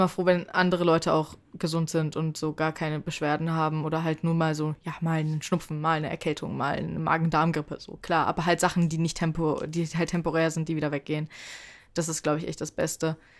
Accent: Germany; Aber es war so, als sie so gesagt hat, ja, sie kommt aus Italien und wir so, ja, wir kommen aus Deutschland.

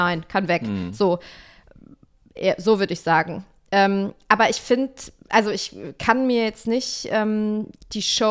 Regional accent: North Rhine-Westphalia, Germany; Aber ich komme leider aus NRW und da ist das ein bisschen schwierig

